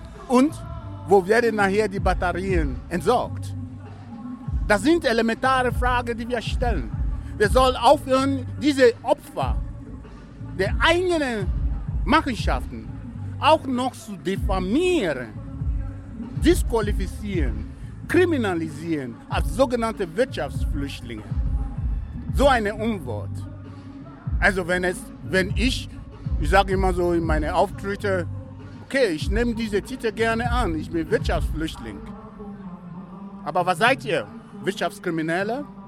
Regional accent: Niger Delta, Nigeria; ich komme aus dem Niger-Delta

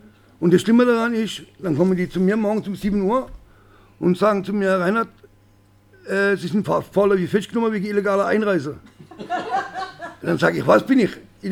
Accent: Freiburg, Baden-Württemberg, Germany; born there; Ich bin 1968 in Freiburg geboren worden.

